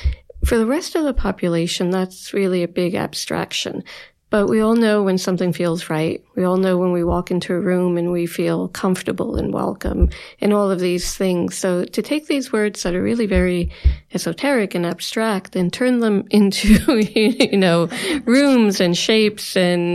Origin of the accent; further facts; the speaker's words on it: Hoboken, New Jersey, United States; So I grew up in Hoboken, as I mentioned, and my family, we were a blue collar family